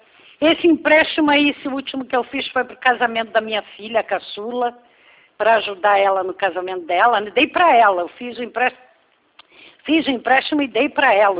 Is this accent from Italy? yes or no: no; Brazil; Eu também sou brasileira, nascida aqui.